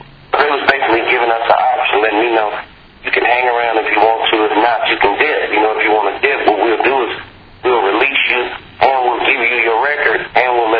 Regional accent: West Coast, United States; seeing I was from the West Coast and that was an East Coast label.

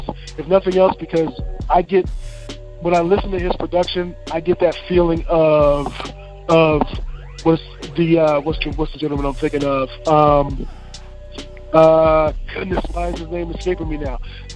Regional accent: Victorville, California, United States; I'm from the San Bernardino area, a little town called Victorville.

